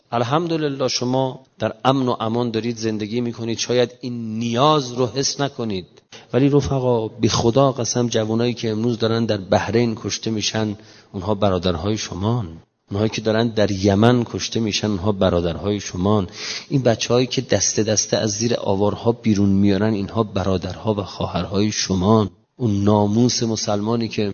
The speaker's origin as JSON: {"language": "Persian", "country": "Iran", "said": "ما ملت ایرانیم،"}